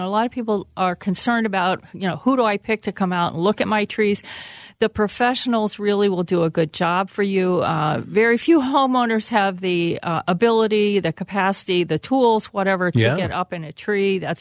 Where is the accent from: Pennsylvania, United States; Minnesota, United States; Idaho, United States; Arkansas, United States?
Pennsylvania, United States; Even though I grew up in Pennsylvania, I'm cheering for the Gophers.